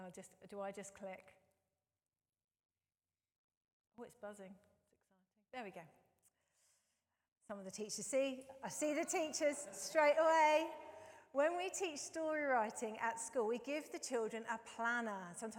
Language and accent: English; United Kingdom; something we'd rather not think about because we're British.